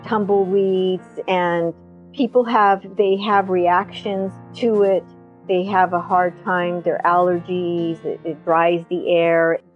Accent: California, United States; now in Long Beach, United States; I live in Long Beach, Southern California, and I'm a fourth generation Southern Californian. I grew up in the San Bernardino Valley

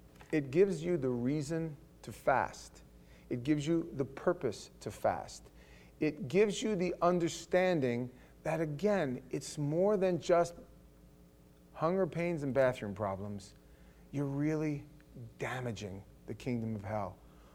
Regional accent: New York, United States; like I grew up in New York, Spanish-speaking people.

